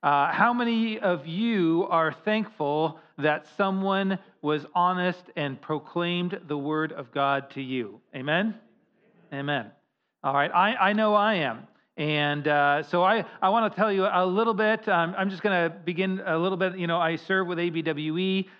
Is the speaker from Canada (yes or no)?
yes; Canada; So I am Canadian, all right?